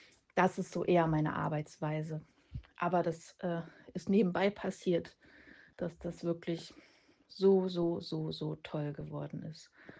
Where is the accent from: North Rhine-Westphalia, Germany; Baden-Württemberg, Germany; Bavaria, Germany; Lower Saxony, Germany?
Lower Saxony, Germany; Ich komme aus der Lüneburger Heide